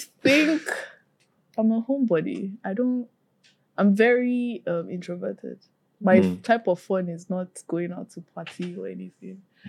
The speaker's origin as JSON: {"language": "English", "country": "Nigeria", "said": "I'm Nigerian. It's inside somewhere."}